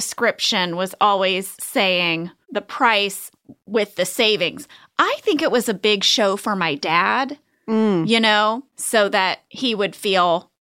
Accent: Iowa, United States; I am from Iowa. And every year at the Iowa State Fair, there is a cow butter sculpture on display.

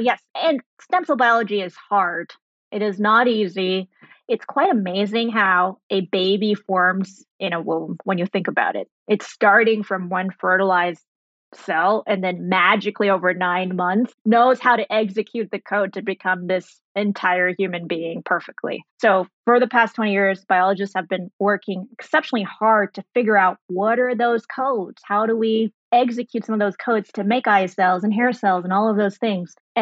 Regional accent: Germany; also born or lived in Saudi Arabia / Sri Lanka; So I was born in Saudi Arabia. I grew up in Germany. Went to high school in Sri Lanka

